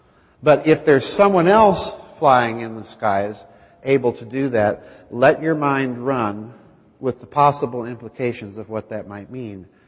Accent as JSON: {"language": "English", "region": "South Dakota", "country": "United States", "tie": "born or raised there", "said": "Let's go to my home state of South Dakota, okay?"}